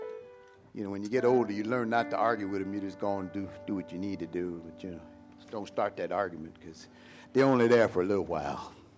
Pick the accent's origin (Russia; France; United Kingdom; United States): United States; Tennessee; After I straighten out my home state of Tennessee.